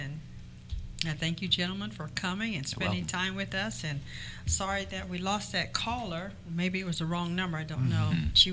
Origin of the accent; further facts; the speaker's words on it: United States; And I feel that we as the American people, as Steve has said, as long as we stand up for what we believe